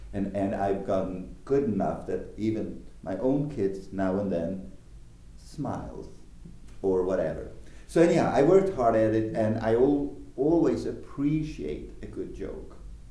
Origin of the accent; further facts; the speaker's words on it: Sweden; English is a second language; I was born in Sweden, and I was educated in Sweden all the way up to my PhD, although I spent 1 year in London as a graduate student.